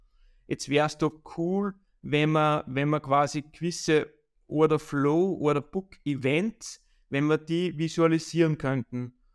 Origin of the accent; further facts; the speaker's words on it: Upper Austria, Austria; Ich bin 39 Jahre jung. Komme aus Oberösterreich und bin Trader mit Leidenschaft.